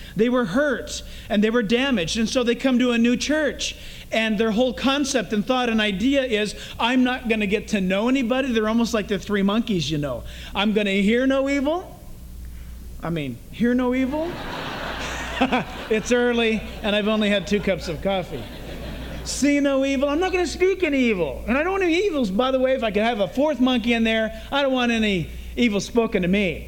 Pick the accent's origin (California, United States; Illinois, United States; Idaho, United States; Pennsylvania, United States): California, United States; San Diego; also born or lived in Orange County; like I do, growing up in San Diego and then in Orange County.